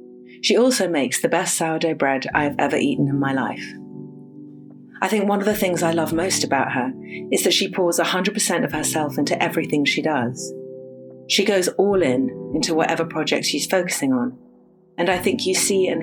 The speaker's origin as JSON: {"language": "English", "region": "England", "country": "United Kingdom", "moved": "yes", "lives_now": "California, United States", "said": "We're both English transplants in California, and there is no one better to explore the wonder and opportunity of America with, while also being nostalgic for the rain and a proper cup of tea."}